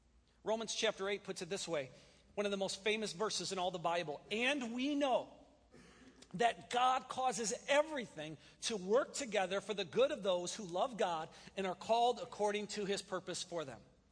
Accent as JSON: {"language": "English", "region": "Wisconsin", "country": "United States", "said": "But because I'm from Wisconsin, I felt like we might have been separated at birth."}